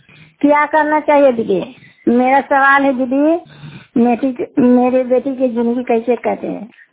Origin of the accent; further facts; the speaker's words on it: Muchari, Bihar, India; मुचाड़ी गाँव है, मकरौता पंचायत है, कराए ब्लॉक से निवासी हूँ, नालंदा जिला के रहने वाली हूँ।